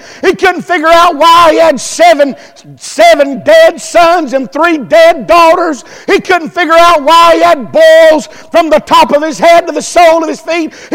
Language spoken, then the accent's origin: English; Alabama, United States; Now, I don't know how y'all feel about that in South Carolina, but I'm from Alabama.